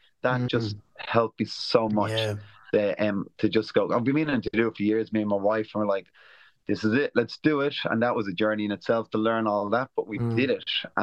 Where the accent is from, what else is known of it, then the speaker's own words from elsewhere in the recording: Ireland; And yeah, so Damon's just someone, obviously, and we're both Irish, that's the connection, and we're kind of similar ages